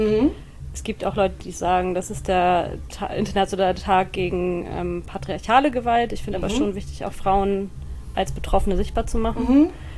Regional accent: Bremen, Germany; ich komme ursprünglich aus Bremen

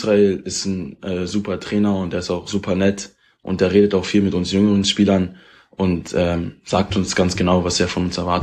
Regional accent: Berlin, Germany; Ich bin 19 Jahre alt und ich komme aus Berlin und spiele, seitdem ich 7 Jahre alt bin, bei Alba Berlin Basketball.

